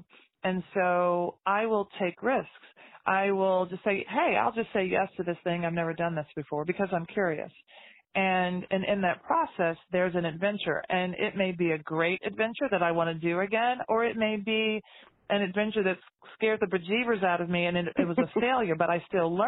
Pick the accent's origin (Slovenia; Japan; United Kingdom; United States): United States; the South; I grew up in the South, but I had never really looked at the food scene through the lens of history.